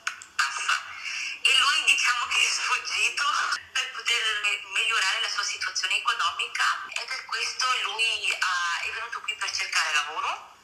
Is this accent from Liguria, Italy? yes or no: no; Vipiteno, Trentino-Alto Adige, Italy; born there; sono dell'Egitto, però sono nata qui in Italia, in Alto Adige, a Vipitino.